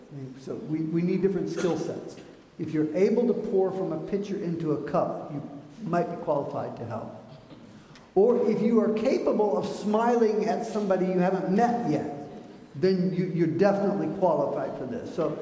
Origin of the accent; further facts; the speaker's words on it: the South, United States; I know somebody's going to say I should say vase, but I say vase. I'm from the South.